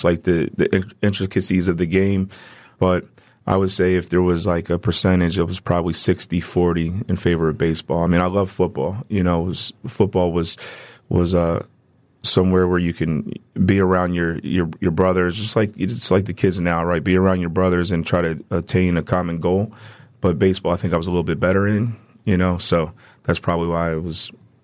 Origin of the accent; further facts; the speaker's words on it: United States; and that was the first time as an American, right? We don't typically really go through that.